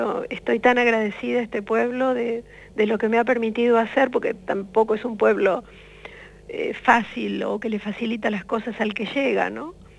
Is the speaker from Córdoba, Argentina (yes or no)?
no; Florencio Varela, Buenos Aires Province, Argentina; born there; Yo nací en Florencio Varela, los pagos de Guillermo Enrique Hudson, que me hace sentir muy orgullosa, aunque no sea más que compartir el pago